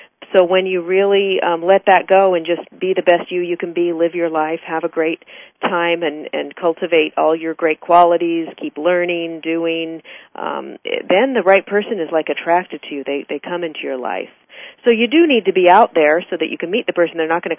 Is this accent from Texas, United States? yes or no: no; Federal Way, Washington, United States; moved away as an adult; I grew up in Federal Way, Washington, and when I was 18, I moved to Hollywood because I wanted to be a movie star